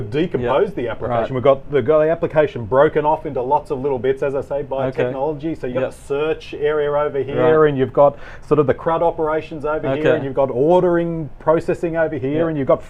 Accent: Australia; As Nick said, I'm an Australian.

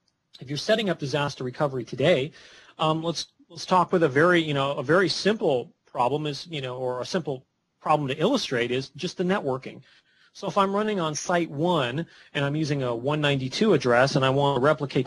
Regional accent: California, United States; I grew up in California. In California, we have earthquakes.

